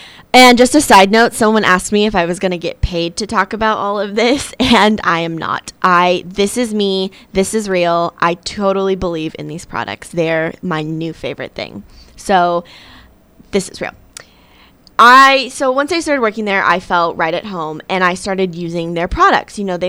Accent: Arizona, United States; And I grew up in Arizona, and so I'm really not sure how I got away my whole life without using moisturizer

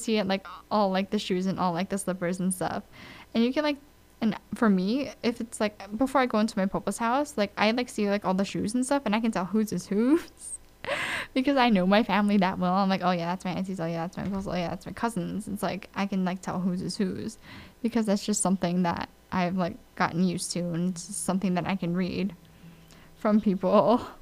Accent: Hawaii, United States; but for me, it's just like, I'm from Hawaii, and that's just not a thing.

